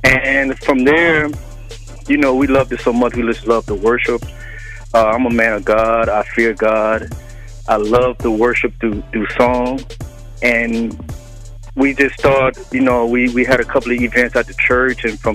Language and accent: English; Atlanta, Georgia, United States; now in Waldorf, United States; I'm originally from Atlanta, Georgia. Right now, I live in the DMV area.